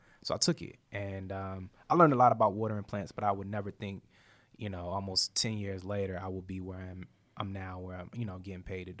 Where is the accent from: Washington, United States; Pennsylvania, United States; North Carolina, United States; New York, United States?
North Carolina, United States; Henderson; I grew up in North Carolina, so it was kind of like a coming home thing for me.